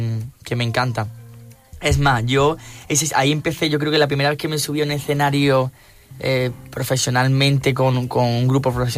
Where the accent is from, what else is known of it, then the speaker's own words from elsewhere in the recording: Málaga, Andalusia, Spain; Yo es que me crié en Málaga también.